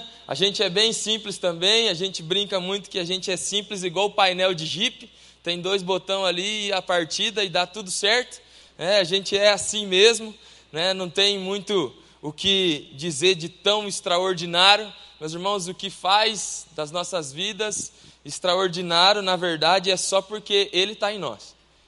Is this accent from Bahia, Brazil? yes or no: no; Mandaguari, Paraná, Brazil; eu vim lá da Grande Mandaguari também, né, Grande Mandaguari.